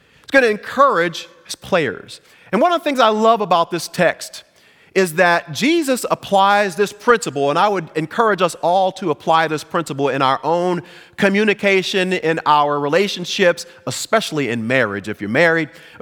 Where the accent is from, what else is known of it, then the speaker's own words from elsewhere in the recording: Pittsburgh, Pennsylvania, United States; now in Dallas, United States; And then, of course, I'm from Pittsburgh, so I had to throw in my Pittsburgh Steelers in there